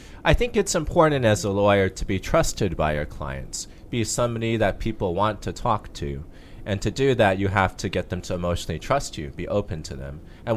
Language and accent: English; California, United States; also born or lived in Canada; I grew up in Canada and Orange County, California.